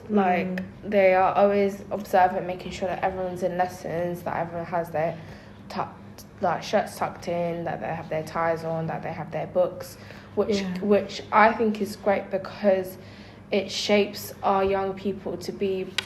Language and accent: English; Tottenham, London, United Kingdom; I grew up in Tottenham, so where West Green is, around that area.